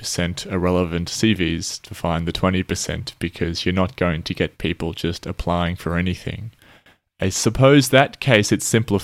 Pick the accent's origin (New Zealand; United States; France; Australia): Australia; me being Australian, Australians are very similar, I think, to the US in general